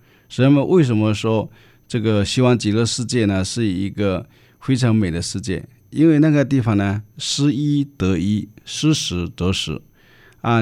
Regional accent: China; 这是我们中国人常常讲的天人合一。

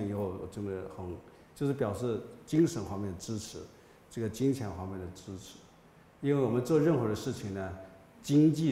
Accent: China; 所以我们作为一个中国人呢我们感觉到很骄傲，很殊胜，很自豪。

